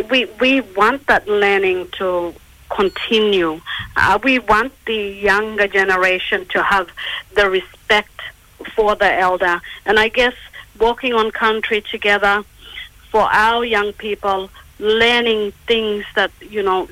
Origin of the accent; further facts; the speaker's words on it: Aurukun, Queensland, Australia; I'm from the Wick and Wickwire people of the Western Cape York of Aurukun, and my clan is Pooch.